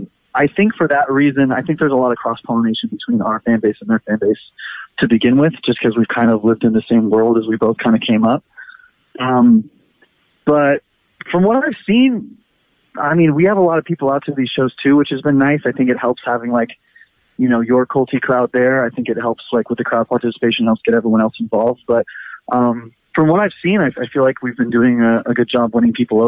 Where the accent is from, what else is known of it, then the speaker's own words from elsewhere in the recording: San Francisco, California, United States; I mean, we're from San Francisco and we draw more in like probably 15 different cities across the country than we do in our hometown.